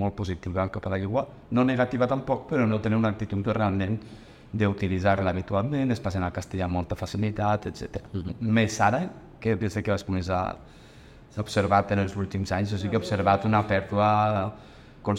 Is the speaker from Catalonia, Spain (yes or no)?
no; Benicarló, Valencian Community, Spain; Sempre els dic que soc de Benicarló, que ningú és perfecte.